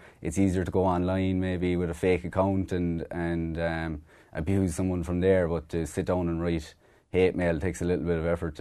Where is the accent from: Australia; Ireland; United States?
Ireland; County Kerry; from growing up in Kerry, my mum was from Menard in West Kerry